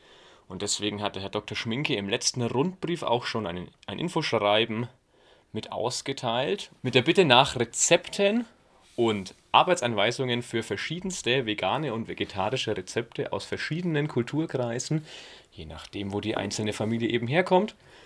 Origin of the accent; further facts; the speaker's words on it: Bavaria, Germany; dann ist das für mich natürlich sehr schwer als Franke, das nachzuempfinden